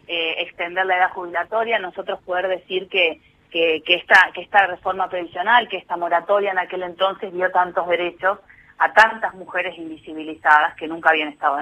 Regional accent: Salta, Argentina; now in Buenos Aires, Argentina; Yo vengo del norte, si bien ahora estoy en Capital Federal, soy una salteña que a partir de diciembre está radicada acá

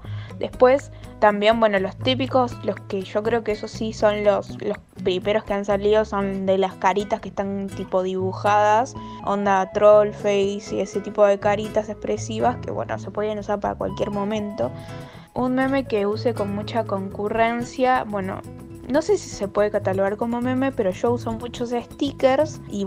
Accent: Viedma, Río Negro, Argentina; soy de Viedma, Río Negro.

